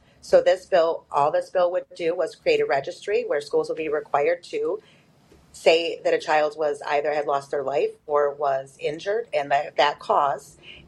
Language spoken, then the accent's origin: English; Detroit, Michigan, United States; I grew up in Southwest Detroit. So I went to Southwestern High School for 9th and 10th grade